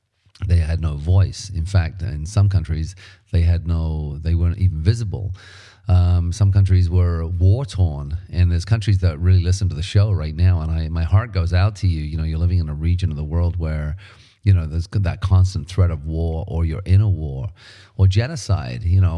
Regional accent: United Kingdom; now in Canada; I'm British, and my wife Pam, or my ex-wife Pam, is Swedish. So they both speak Swedish and they go to Sweden every year. And we live in Canada.

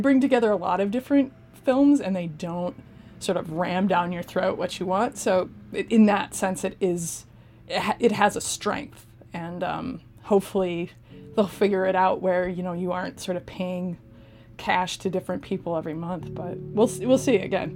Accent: Cedar Rapids, Iowa, United States; I grew up in Cedar Rapids, Iowa, and the theatrical options available to me while I was growing up were bad to non-existent

